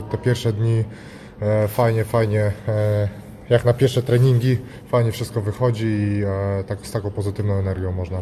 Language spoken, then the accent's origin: Polish; Białystok, Podlaskie Voivodeship, Poland; Wrocław nas połączył, ja jestem z Białegostoku